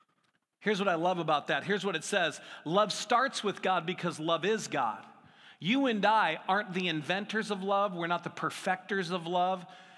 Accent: St. Louis, Missouri, United States; now in California, United States; Before I lived in California, I grew up in St. Louis, and it's not a very hilly place.

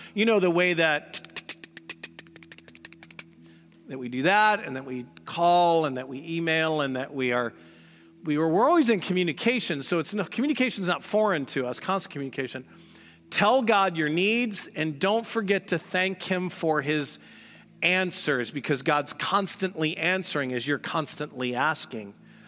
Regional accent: Missouri, United States; I grew up in Missouri, and that is like tornado central.

